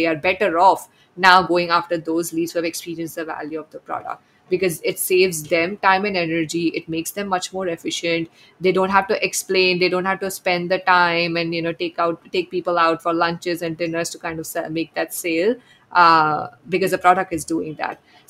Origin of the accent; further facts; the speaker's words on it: India; growing up in India, maybe you know this as well